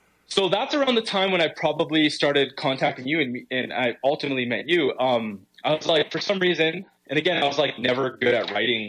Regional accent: Kaministiquia, Ontario, Canada; I was born in Thunder Bay. I grew up in a small little township called Kaministiquia.

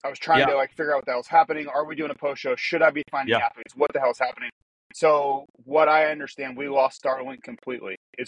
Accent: Tampa, Florida, United States; I grew up in Florida, so it's the lightning capital of the world, where I used to live in Tampa.

